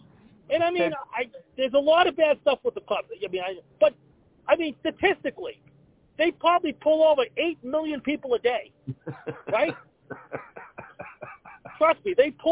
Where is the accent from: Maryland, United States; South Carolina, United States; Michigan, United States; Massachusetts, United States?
Massachusetts, United States; North Andover; I grew up in North Andover.